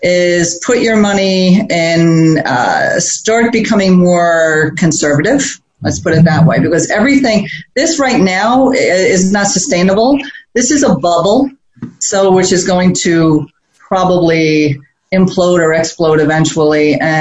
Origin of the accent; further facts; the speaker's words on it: New Jersey, United States; I'm originally from New Jersey, but we recently moved down to Florida.